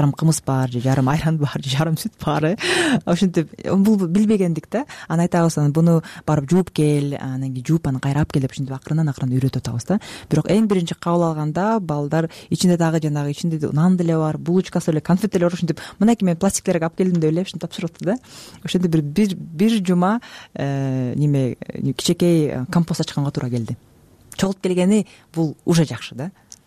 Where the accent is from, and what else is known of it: Talas, Talas Region, Kyrgyzstan; also born or lived in Bishkek / Zurich